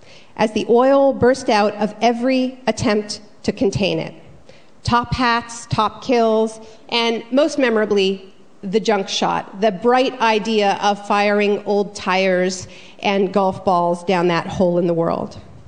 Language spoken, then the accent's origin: English; Canada; because I'm Canadian and I can draw no ancestral ties.